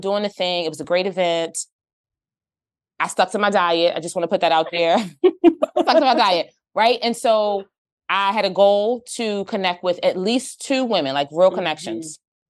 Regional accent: Philadelphia, Pennsylvania, United States; I tell her I'm from Philly.

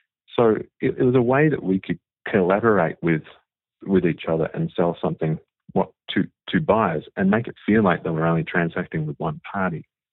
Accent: Australia; predominantly I grew up in Australia and had a reasonably successful time as a producer and songwriter there.

